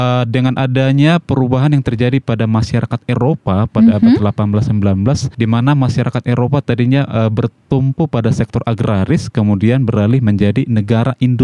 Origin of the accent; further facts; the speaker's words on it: Pematangsiantar, North Sumatra, Indonesia; born there; now in Tanjung Pinang, Indonesia; saya lahir di Siantar, tapi ya, sekarang sudah menetap dan berdomisili di Kepulauan Riau